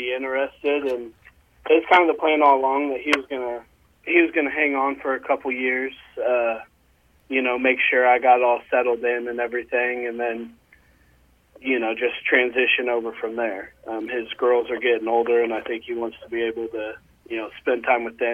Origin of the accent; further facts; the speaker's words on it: Derby, Kansas, United States; I'm from Kansas. I was born and raised in Derby, Kansas.